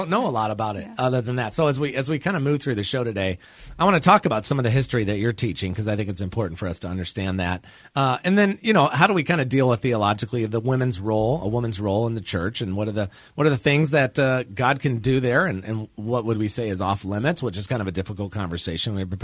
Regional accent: Chicago, Illinois, United States; But see, I'm a Midwestern Chicago.

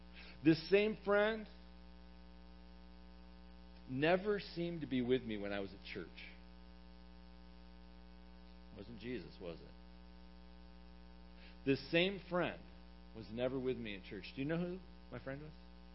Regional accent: Michigan, United States; I grew up a Michigan State fan. I grew up in Michigan, a big Michigan State fan.

